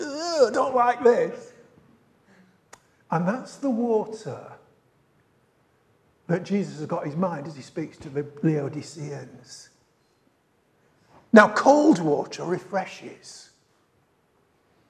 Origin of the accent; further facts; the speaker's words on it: Yorkshire and the Humber, United Kingdom; you can probably tell where I come from. I come from the north. I come from Yorkshire.